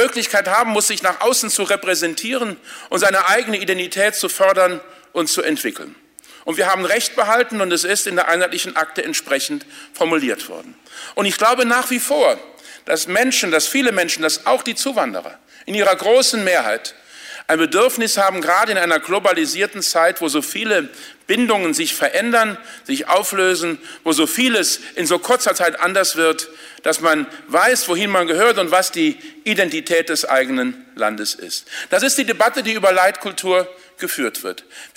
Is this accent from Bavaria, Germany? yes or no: no; Saarland, Germany; Ich komme aus dem Saarland, wo es viele Gemeinden gibt, wo es mehr Vereinsmitglieder gibt als Einwohner.